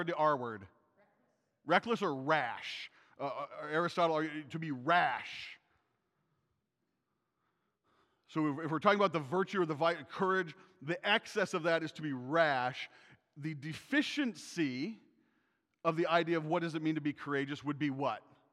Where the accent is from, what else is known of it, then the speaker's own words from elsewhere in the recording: South Dakota, United States; I grew up in South Dakota. We have no pro teams.